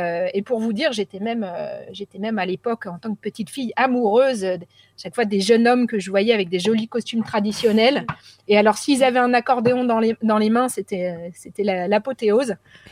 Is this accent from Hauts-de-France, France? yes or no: no; Paris, Île-de-France, France; born or raised there